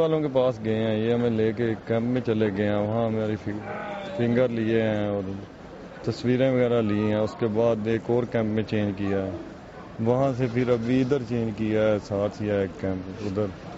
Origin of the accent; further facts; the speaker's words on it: Pakistan; moved away; پاکستان سے آئے ہیں, 3 سال ہو گئے ہیں پاکستان سے نکلے ہوئے, پہلے ایران, پھر ترکی سال رہے ہیں, پھر یونان میں جیل میں رہے ہیں 6 مہینے بارڈر کراسنگ کے چکر میں, وہاں سے پھر مقدونیا, سربیا, ہنگری, آسٹریا